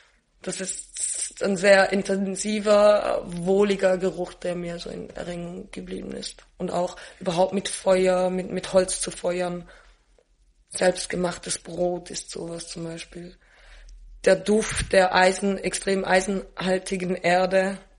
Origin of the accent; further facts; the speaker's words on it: Arbon, Thurgau, Switzerland; ich bin in der Altstadt aufgewachsen in Arbon, die wunderschön ist. Wir haben den See, wir sind wieder naturverbunden nah. Ich konnte relativ frei aufwachsen.